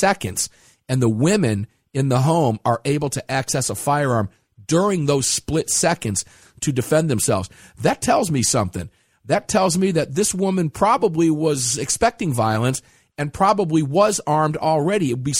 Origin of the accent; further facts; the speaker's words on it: Cincinnati, Ohio, United States; born there; Now, this happened in Cincinnati. I was born in Cincinnati. Got lots of family living up that way.